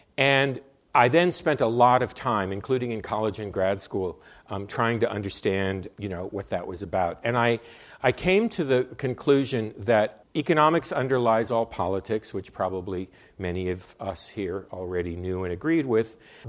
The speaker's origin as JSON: {"language": "English", "town": "Los Angeles", "region": "California", "country": "United States", "tie": "born or raised there", "also_born_or_lived": "Budapest, Hungary", "said": "I was born in Budapest in 1954, and we came to the U.S. in 1956 when I was two during the Hungarian Revolution. I grew up in Los Angeles"}